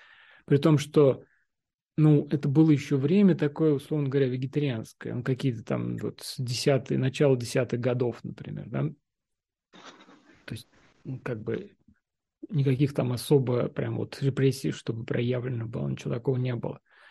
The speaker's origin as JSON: {"language": "Russian", "country": "Russia", "tie": "born or raised there", "moved": "yes", "said": "Ну, я тоже родился и вырос в Советском Союзе, в России."}